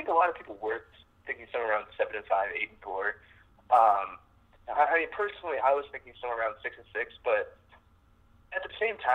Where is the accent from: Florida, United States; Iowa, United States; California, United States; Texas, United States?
Iowa, United States; You know, I was born in Western Iowa. And, you know, like, I moved to the eastern side of the state when I was about five.